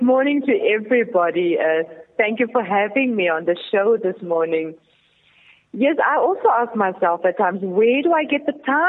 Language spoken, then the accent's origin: English; Cape Town, Western Cape, South Africa; So at the age of 13, I was raped on my way to school, growing up in the Cape Flats.